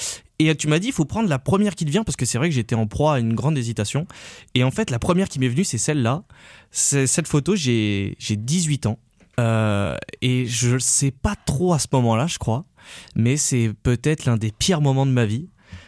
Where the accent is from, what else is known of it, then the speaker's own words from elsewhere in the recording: Grenoble, Auvergne-Rhône-Alpes, France; Donc moi déjà j'ai grandi à Grenoble dans une famille aimante